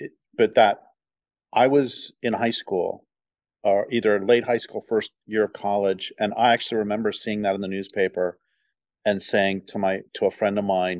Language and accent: English; Colorado, United States; Wow, I grew up in Colorado, and that's in my lifetime. I was born in 1960.